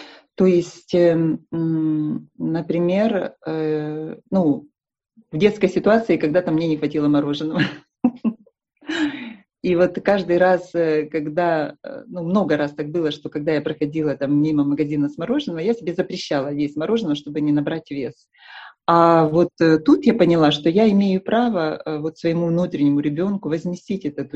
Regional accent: Kyiv, Ukraine; Я из Украины, город Киев.

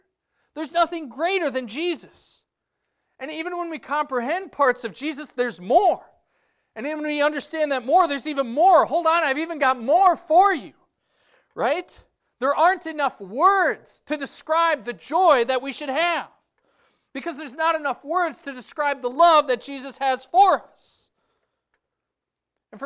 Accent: Wisconsin, United States; Okay, and since we're from Wisconsin, this is my cheesy analogy.

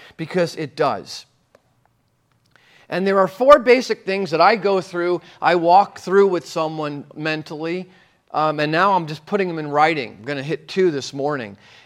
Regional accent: New Jersey, United States; You forgot, I'm from Jersey, and I was just there for 3 weeks.

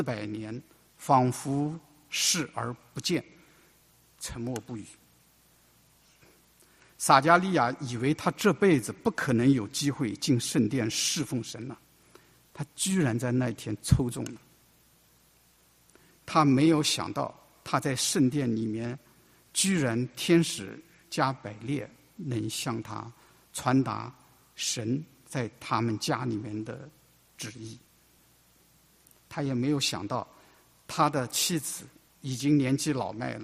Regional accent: China; 我们中国人的诗歌往往是起承转合

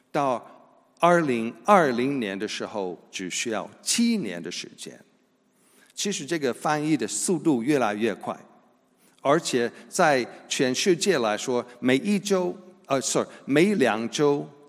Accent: United States; 只是说对，我是美国人

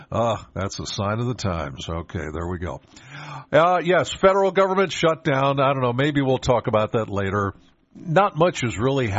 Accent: Penns Valley, Pennsylvania, United States; I'm from Penns Valley. He was closer out my way.

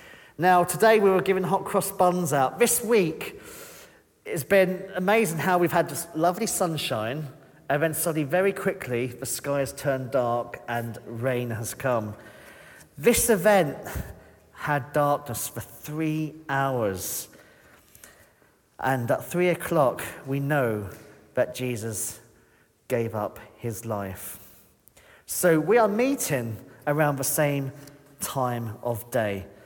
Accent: Isle of Sheppey, South East England, United Kingdom; I grew up on the Isle of Sheppey, and we used to do marches.

